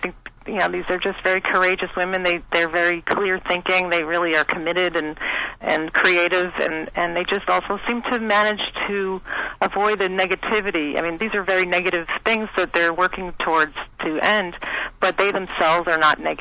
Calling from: Nova Scotia, Canada; Hi, this is … I'm calling from Nova Scotia.

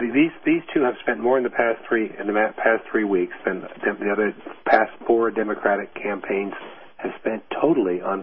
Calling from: Austin, Texas, United States; I am in Austin.

